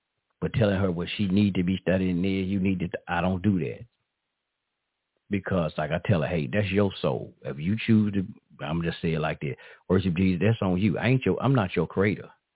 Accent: United States; born there; I was born here in America. No matter what we say, our ancestors descended here, whatnot, goddammit, I was born here.

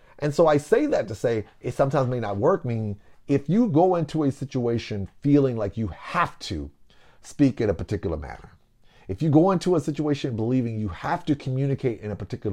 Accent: the South, United States; I'm from the South. I'm a country boy.

